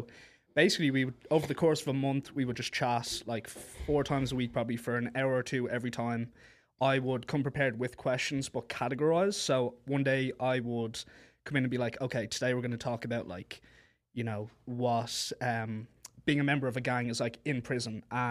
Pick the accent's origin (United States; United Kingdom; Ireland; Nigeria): Ireland; And I'm Irish, of course.